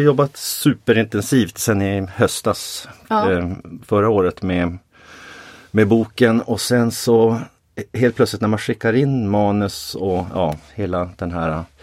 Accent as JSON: {"language": "Swedish", "town": "Piteå", "region": "Norrbotten County", "country": "Sweden", "said": "jag kom ju från Piteå ursprungligen."}